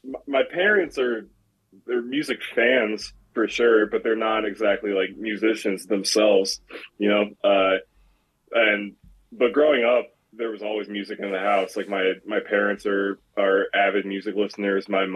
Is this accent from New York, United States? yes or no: yes; Peekskill, New York, United States; also born or lived in Rochester; I was born in Peekskill downstate, lived sort of all around that general area, like Peekskill, Hudson Valley, White Plains, Westchester, all that stuff for my early years. And then we moved up to Rochester when I was like 13, I want to say.